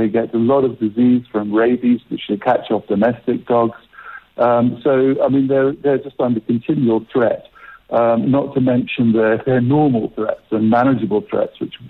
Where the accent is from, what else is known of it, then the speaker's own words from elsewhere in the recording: Kenya; I think, you know, for everybody in South Africa and us in Africa, I'm originally from Kenya